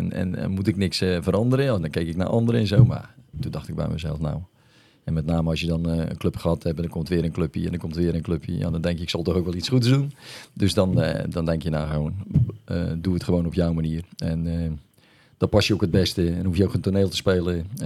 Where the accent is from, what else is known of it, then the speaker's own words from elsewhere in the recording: Zeeland, Netherlands; en ik kom uit Zeeland